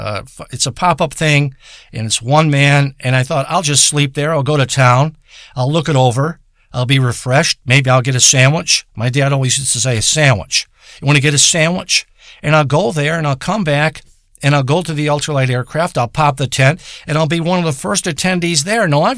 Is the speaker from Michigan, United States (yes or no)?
yes; Detroit, Michigan, United States; I've been in Michigan most of my life. I was born in Detroit. I lived in the area called, what's that district called? I lived there and in Detroit.